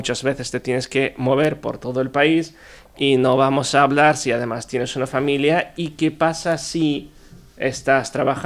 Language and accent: Spanish; Latvia; Spanish is a second language; moved away as an adult; now in Spain; yo soy extranjero, soy de Letonia, llegué a este país, aquí me han acogido maravillosamente, he hecho mi formación MIR en el Hospital Universitario de León